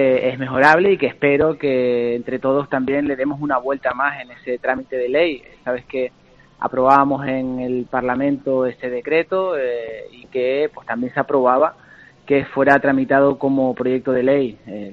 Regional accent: Canary Islands, Spain; Yo soy de La Palma y conozco más o menos

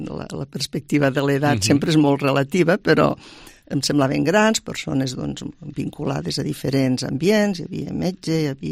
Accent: Lleida, Catalonia, Spain; Jo he nascut a Lleida i he viscut tota la vida

